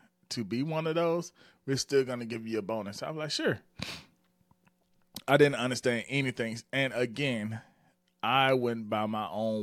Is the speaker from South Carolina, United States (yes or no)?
yes; Batesburg-Leesville, South Carolina, United States; I'm from Batesburg, Leesville, South Carolina. Graduated in 2000. So, if you go look at that, Batesburg, Leesville is a very, very, very small town.